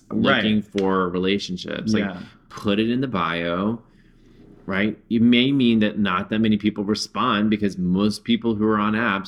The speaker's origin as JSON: {"language": "English", "town": "Orange", "region": "Texas", "country": "United States", "tie": "born or raised there", "said": "growing up in Orange, Texas, a conservative town, there's so many closeted people."}